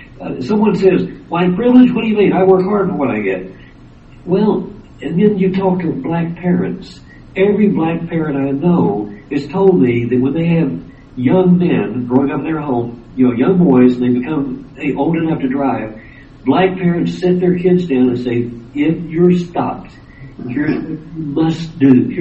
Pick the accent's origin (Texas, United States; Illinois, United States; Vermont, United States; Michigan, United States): Texas, United States; when I was a child growing up in West Texas.